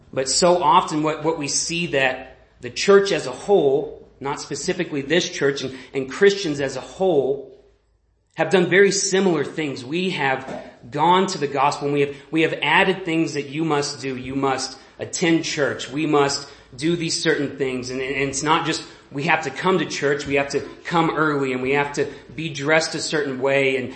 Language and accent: English; Texas, United States; now in Laramie, United States; So I grew up in Texas, and I moved up to Laramie, Wyoming about almost 4 years ago.